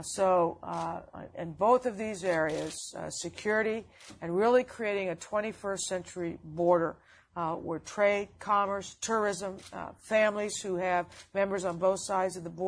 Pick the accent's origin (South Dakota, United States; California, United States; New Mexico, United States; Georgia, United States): New Mexico, United States; moved away as an adult; I grew up in New Mexico, and after law school, I moved to Arizona.